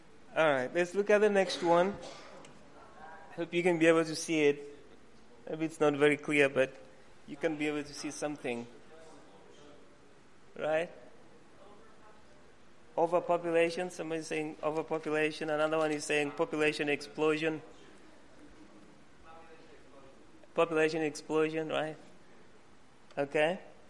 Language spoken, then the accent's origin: English; Kenya; Now, I come from Kenya, and we do have many.